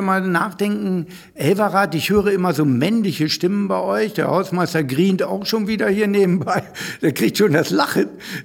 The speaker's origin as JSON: {"language": "German", "region": "Northern Germany", "country": "Germany"}